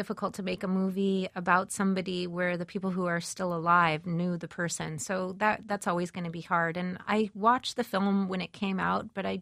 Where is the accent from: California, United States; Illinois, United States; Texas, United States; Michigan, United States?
California, United States; Los Angeles; I was from Los Angeles, and I didn't do those kinds of drugs